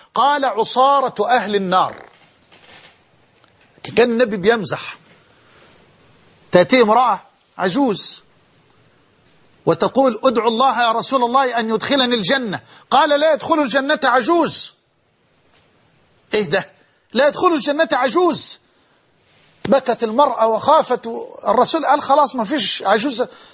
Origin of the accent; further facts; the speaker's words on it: Damoh, Dakahlia, Egypt; 6 سنين، وكنت في هذا الوقت أعشق الأذان، وأؤذن في مسجدنا في قريتنا المتواضعة دموه، ما كانش فيه لا كهرباء لسه ولا فيه الطرق مرصوفة